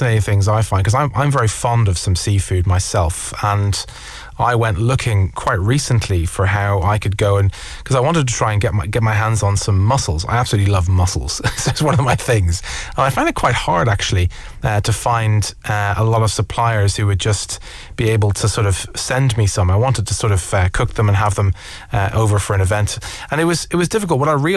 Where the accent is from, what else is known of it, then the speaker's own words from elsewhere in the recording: Ireland; As an Irish person, one of the benefits is we're surrounded by the sea